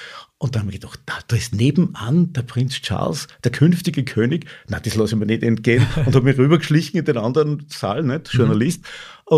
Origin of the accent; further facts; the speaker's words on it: Upper Austria, Austria; Ich komme aus dem Salzkammergut. Attersee war immer so ein typisches Gebiet, wo man gesagt hat, im Salzkammergut regnet es immer.